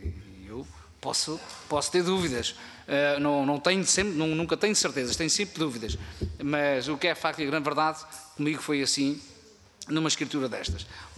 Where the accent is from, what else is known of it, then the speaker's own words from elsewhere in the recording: Caldas da Rainha, Centro, Portugal; posso publicar no meu distrito, posso publicar em Iberia quando sou das Caldas